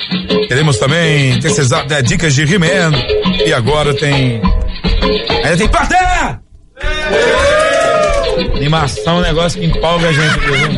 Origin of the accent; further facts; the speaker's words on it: Nova Gameleira, Brazil; Lá onde eu fui criado, Nova Gameleira, Timbuca mora na frente, Darcy no meio, e a Ilza mora lá atrás.